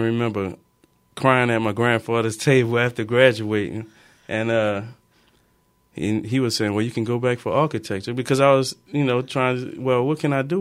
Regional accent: Louisiana, United States; growing up in South Louisiana, it's just so much culture that's going to come out in your art.

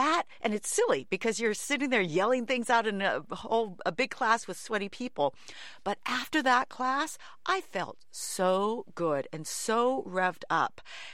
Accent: San Francisco, California, United States; My hometown is San Francisco. You know, I grew up in California playing a lot of tennis.

